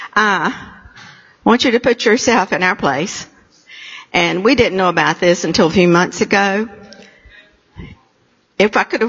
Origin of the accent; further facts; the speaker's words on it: Asheboro, North Carolina, United States; Randolph Health is the only hospital in Randolph County and is located in Asheboro, my hometown.